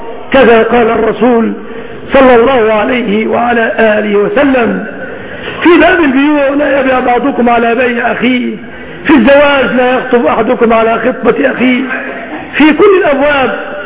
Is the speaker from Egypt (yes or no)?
yes; Egypt; بلادنا مصر